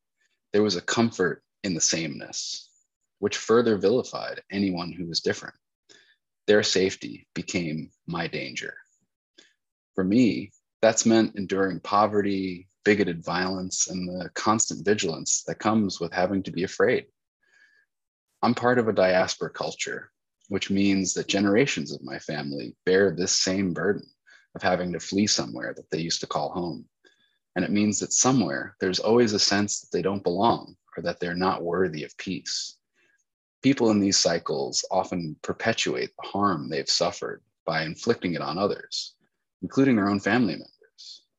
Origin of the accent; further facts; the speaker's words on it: New York, United States; I grew up on Long Island, the epicenter of a mass-produced suburban boom. My family was poor and Jewish